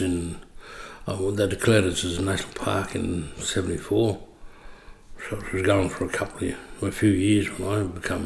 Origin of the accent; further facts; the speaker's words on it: Ivanhoe, New South Wales, Australia; also born or lived in Wilcannia; I was born in Wilcannia, New South Wales. I lived most of my life in Ivanhoe, but my birth date is 30th, 04, 53.